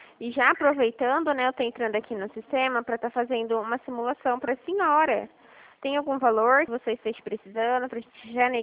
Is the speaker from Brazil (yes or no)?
yes; São Paulo, Brazil; Eu sou de São Paulo.